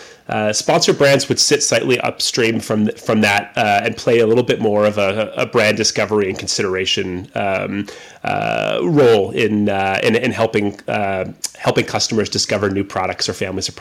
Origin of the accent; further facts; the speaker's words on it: Canada; And I am Canadian.